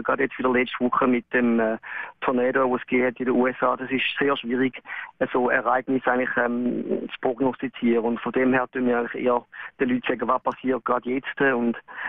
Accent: Canberra, Australian Capital Territory, Australia; als ich in den 70 Jahren aufgewachsen bin in Canberra.

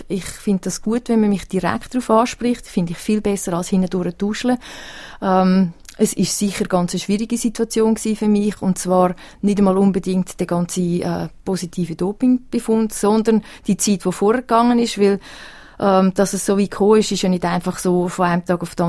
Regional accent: Switzerland; wenn wir als Schweizer mal denken, was sind unsere Grundsportarten?

